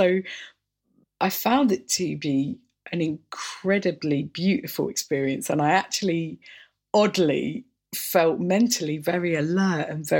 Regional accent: Orpington, London, United Kingdom; growing up in Orpington, I feel like you will understand that there's no nature.

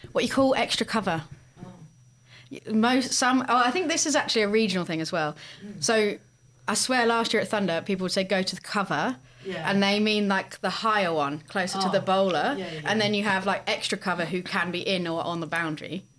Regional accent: South East England, United Kingdom; Yeah, because my parents were from the north of England, and but I was grew up in the south, and there's two very different accents.

